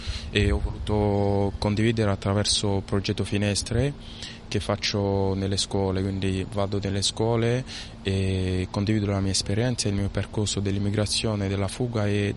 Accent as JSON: {"language": "Italian", "country": "DR Congo", "said": "vengo dalla Repubblica Democratica del Congo"}